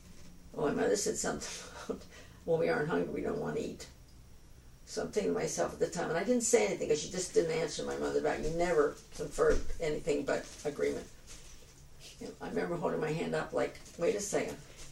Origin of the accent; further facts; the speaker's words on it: Canada; moved away; And I didn't consider myself an immigrant because I was only from Canada.